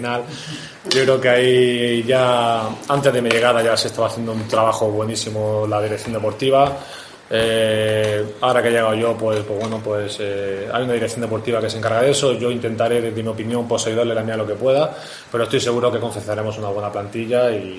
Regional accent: Almería, Andalusia, Spain; yo soy de Almería, soy de aquí cerquita y sé que es una tierra futbolera, sé que es una tierra que hay mucha pasión por este deporte

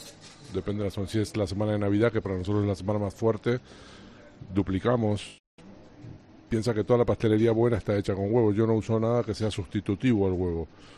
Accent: Argentina; yo soy argentino y en Argentina hay un dicho que es no puedo vender gato por liebre.

